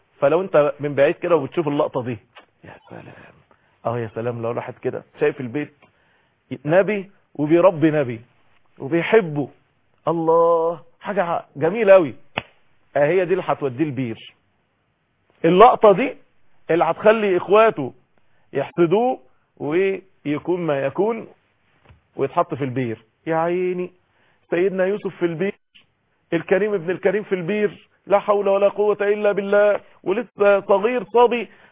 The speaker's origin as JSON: {"language": "Arabic", "country": "Egypt"}